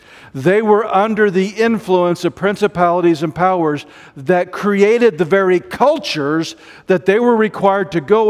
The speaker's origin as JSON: {"language": "English", "country": "United States", "said": "And though even though I'm an American and I have a president, there's someone greater in my life than the president of the United States."}